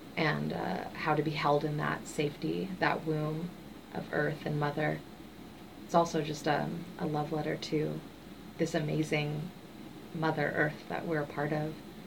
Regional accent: Los Angeles, California, United States; Yeah, I think definitely just growing up in Los Angeles, which is based off of physical beauty, that was something that affected me a lot

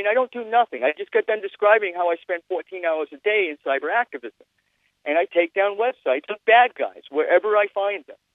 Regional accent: Maine, United States; born there; I was originally born in the state of Maine.

